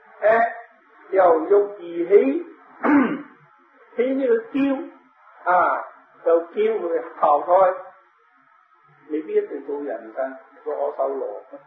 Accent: China; 我哋中国人唔会分别黑人嘅美

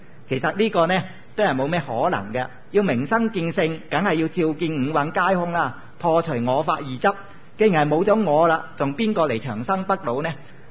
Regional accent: Hong Kong; 係我哋香港人叫㗎啫

